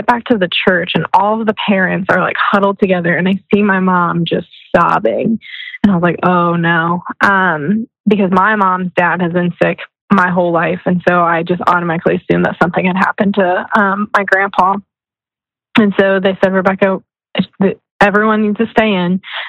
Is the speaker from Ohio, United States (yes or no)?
yes; Batavia, Ohio, United States; I grew up in Batavia, Ohio, which is near Cincinnati. Whenever someone asks me where I'm from, I'll always just say Cincinnati. No one's going to be able to find Batavia on a map. It's a very small community.